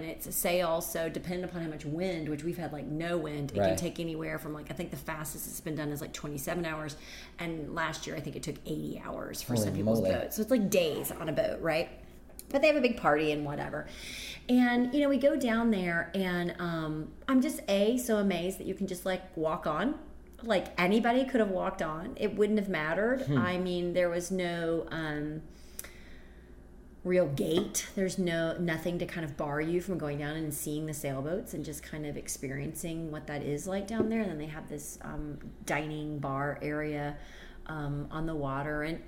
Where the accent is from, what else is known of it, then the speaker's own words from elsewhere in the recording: Tennessee, United States; growing up in Tennessee, we had a number of lakes, and they were much steadier and more glass-like than Lake Michigan.